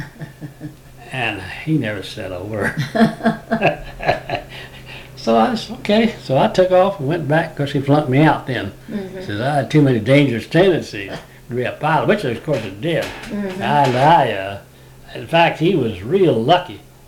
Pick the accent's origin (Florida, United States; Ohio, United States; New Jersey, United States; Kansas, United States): Kansas, United States; Fredonia; That was in Fredonia, Kansas.